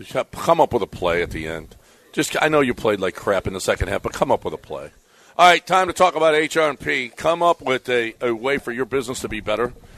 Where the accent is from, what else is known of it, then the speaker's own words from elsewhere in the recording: Georgia, United States; I'm from Georgia.